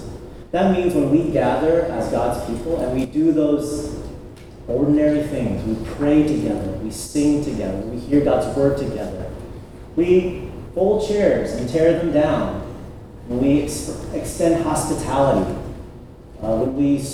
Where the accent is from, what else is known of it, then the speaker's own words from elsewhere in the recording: United States; born there; My parents are from Vietnam, I'm Vietnamese. But I was born here in the States. So I'm Vietnamese American.